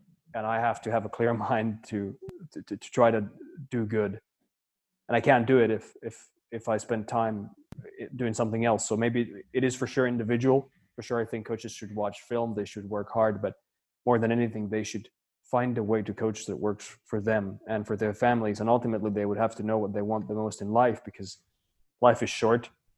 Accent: Finland; because I came from Finland.

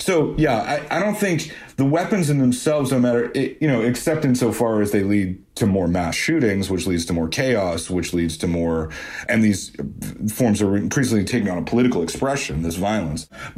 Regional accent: Canada; You know, I'm from Canada.

